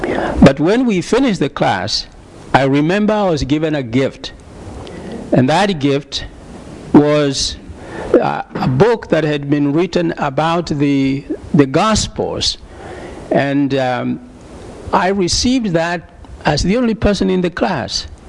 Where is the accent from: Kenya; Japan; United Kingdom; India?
Kenya; Western Kenya; I come from Kenya, the western part.